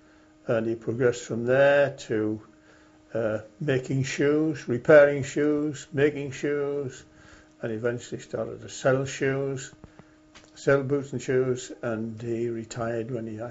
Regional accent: Sunderland, North East England, United Kingdom; born there; I was born in Sunderland on the 16th of November 1920. So that makes me now 82 years old, coming up 83.

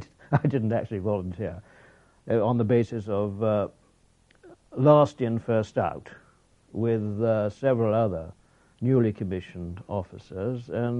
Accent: North East England, United Kingdom; Northumberland, which was my home county, because basically I'm a Geordie.

